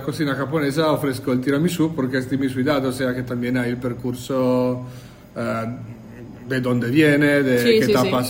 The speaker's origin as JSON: {"language": "Spanish", "town": "Treviso", "region": "Veneto", "country": "Italy", "lives_now": "Fuerteventura, Spain", "said": "Yo vengo de Italia, Treviso, en el norte"}